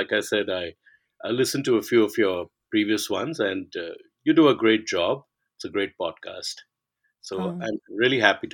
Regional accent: Mumbai, Maharashtra, India; now in United States; We're living here now. We're permanent residents of the U.S. Mm-hmm. But I was born in Mumbai, in Bombay, as it was then. And I grew up in Bombay. Mm-hmm. And basically, I come from a very mixed background. It's a mixed race background.

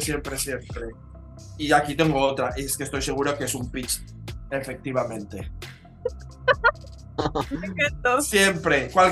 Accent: Valencia, Valencian Community, Spain; first language Valencian; Spanish is a second language; Claro, no, es que mi primera lengua no es el castellano. Yo soy de Valencia, y en Valencia hablamos el, que es una lengua oficial española, no es un dialecto, hablamos el valenciano

